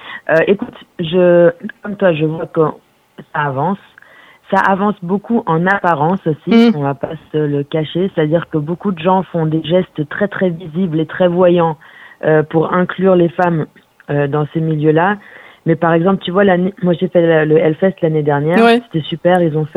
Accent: Germany; C'est elle que j'ai découvert en premier à la télé quand j'étais petite en Allemagne sur les chaînes de Zik.

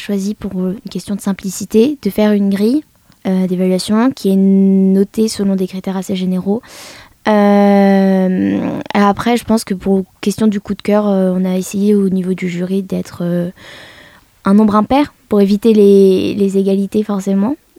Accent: Bourgogne-Franche-Comté, France; même si on vient de la Nièvre, on n'est pas plus nul que les autres.

